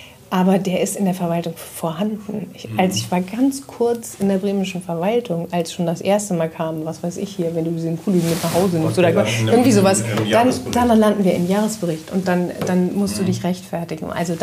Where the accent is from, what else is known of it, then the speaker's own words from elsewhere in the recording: Lower Saxony, Germany; ich bin ja auch in Niedersachsen aufgewachsen, in einem Flächenland